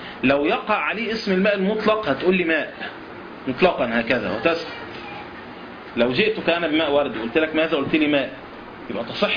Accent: Egypt; البرد المعروف اللي بينزل عندنا في مصر ده يشبه الثلج لكنه صغير وأصلب منه

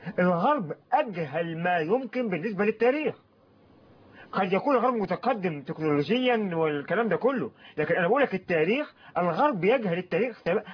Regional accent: Egypt; عندنا في مصر، عندنا في مصر ما اظن ان هناك قانون يسمح في مصر بان تسب الاسلام

